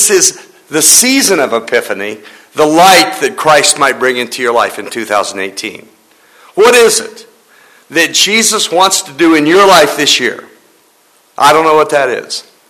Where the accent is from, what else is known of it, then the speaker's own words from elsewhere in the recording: Champaign-Urbana, Illinois, United States; That's not true. I'm actually from Champaign-Urbana, Illinois, and I think I told you that last week, but glad to tell you again.